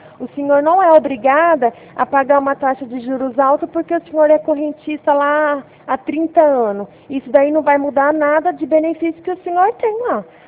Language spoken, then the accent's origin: Portuguese; Ribeirão Preto, São Paulo, Brazil; Sou de Ribeirão Preto.